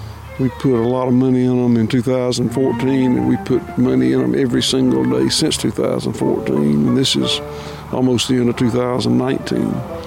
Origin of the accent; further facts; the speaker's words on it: United States; You know, I'm an American farmer.